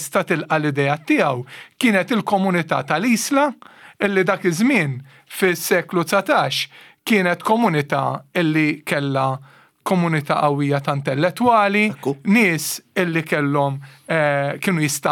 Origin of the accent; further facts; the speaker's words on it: Santa Lucia, South Eastern Region, Malta; Jien minn Santa Lucia, imma missieri mill-Birgu u għammi minn Ħalluqa